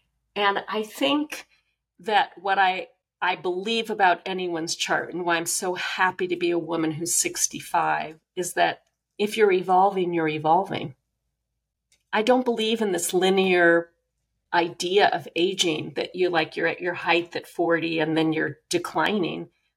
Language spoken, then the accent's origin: English; New York City, New York, United States; I am Jewish from New York City, intellectual parents, they could care less.